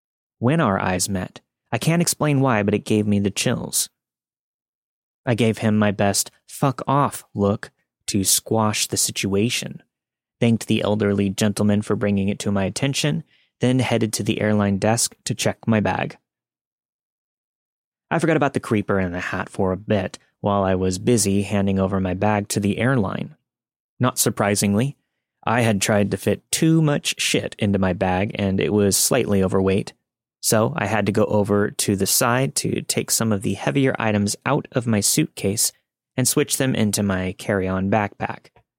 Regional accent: California, United States; I grew up in the Bay Area, and I've spent a lot of time in cities.

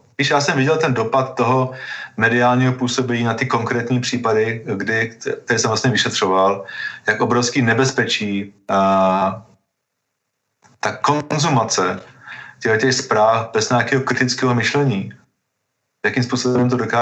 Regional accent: Kladno, Central Bohemian Region, Czechia; born there; můj otec Slovák, já jsem Čech, narodil jsem se v Čechách, na Kladně, jo … všichni říkají, že to musí být, tak to pochází asi z Maďarska nejspíš, protože ta rodina mého otce vlastně byli Slováci, ale byli to Maďaři

